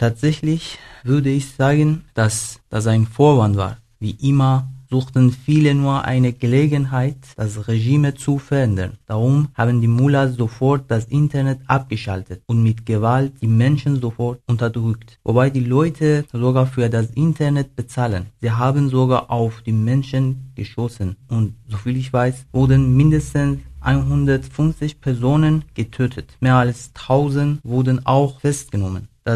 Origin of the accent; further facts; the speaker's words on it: Iran; German is a second language; now in Germany; ich komme aus dem Iran, seit 2 Jahren lebe ich in Deutschland und zurzeit lerne ich Deutsch.